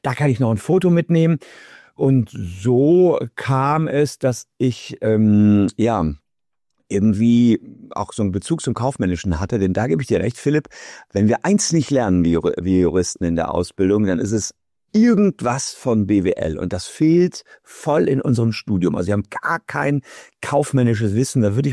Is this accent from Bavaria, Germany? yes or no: no; Gevelsberg, North Rhine-Westphalia, Germany; meiner Heimatstadt Gevelsberg zu schreiben. Das ist bei Ennepetal, Wuppertal-Hagen, kleiner Stadt im Ruhrgebiet.